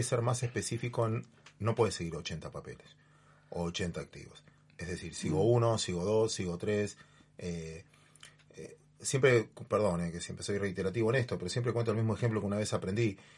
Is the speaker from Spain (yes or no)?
no; Mar del Plata, Buenos Aires Province, Argentina; Antes, yo soy de Mar del Plata. El diario llegaba a las 5 de la tarde.